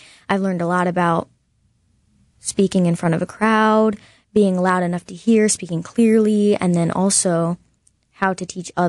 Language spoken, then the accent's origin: English; Franklin, Wisconsin, United States; the nearest troop was Greendale, and I'm from Franklin, so a little bit of a drive.